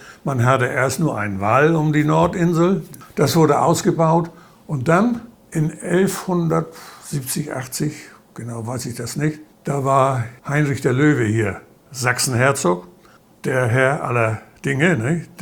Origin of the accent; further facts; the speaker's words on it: Schleswig-Holstein, Germany; In Dithmarschen, wo ich herkomme, nennt man das Dithmarscher bunte Reihe.